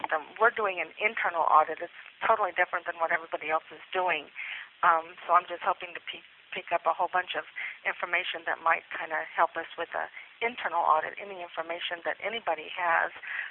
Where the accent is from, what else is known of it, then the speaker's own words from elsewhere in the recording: Bastrop, Texas, United States; I'm from Texas. I'm from Bastrop, Texas.